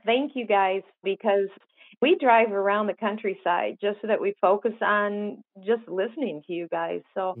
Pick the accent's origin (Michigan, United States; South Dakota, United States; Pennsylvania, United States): Michigan, United States; Kalamazoo; I'm from Kalamazoo, Michigan.